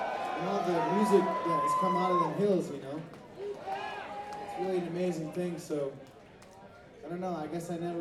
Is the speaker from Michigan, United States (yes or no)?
yes; Michigan, United States; I grew up in Michigan, and I grew up listening to … a whole lot.